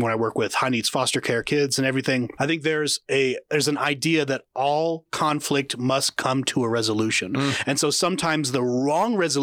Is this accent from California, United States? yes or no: no; Salem, Oregon, United States; born and raised in Salem, Oregon. If you don't know where it is, that's okay. I'm from there and I'm not sure where it is, but it's the capital of Oregon, not Portland, actually.